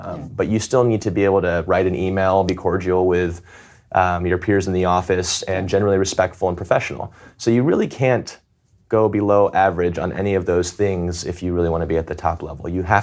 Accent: Atlanta, Georgia, United States; growing up in Atlanta where, you know, it was great weather, then going to South Bend

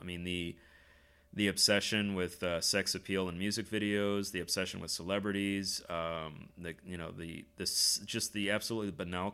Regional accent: United States; I can only speak to American culture because I'm an American.

